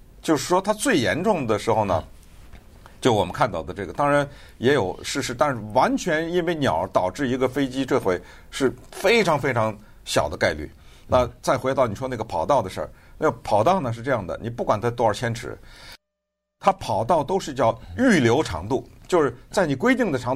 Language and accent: Chinese; United States; 这个我们美国人最熟了